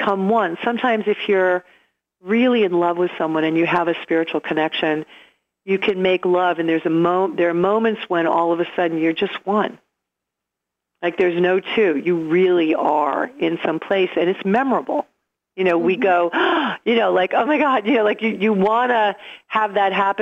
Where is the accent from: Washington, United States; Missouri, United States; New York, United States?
New York, United States; I'm from New York, and I know that when 9/11 happened, for a day or two in Manhattan, nobody was honking horns